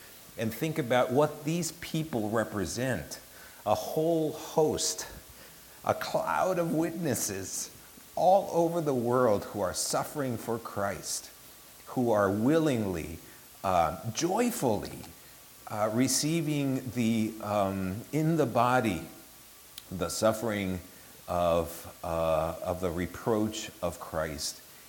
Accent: Mexico; English is a second language; And so I grew up and was born and grew up in Mexico.

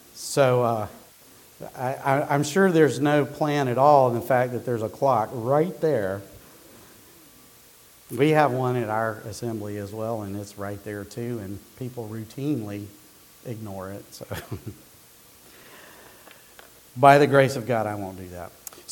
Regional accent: Asheville, North Carolina, United States; I'm from Asheville. I guess we moved down there the summer between second and third grade.

